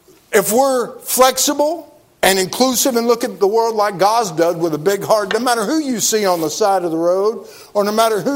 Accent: Cincinnati, Ohio, United States; I'm from Cincinnati, Ohio.

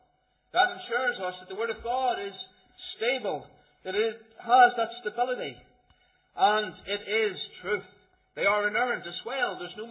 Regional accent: Northern Ireland, United Kingdom; Like myself, I was originally from Antrim.

